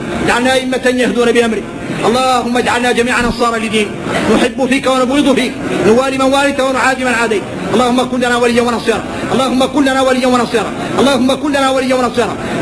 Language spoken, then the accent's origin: Arabic; Mauritania; هذه هي حقيقتنا احنا موريتاني